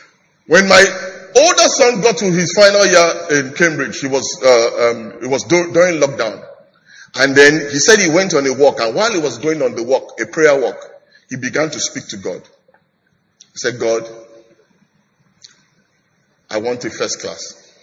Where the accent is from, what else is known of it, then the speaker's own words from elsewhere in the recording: Nigeria; now in England, United Kingdom; You know, I'm really Nigerian, even though I live in England.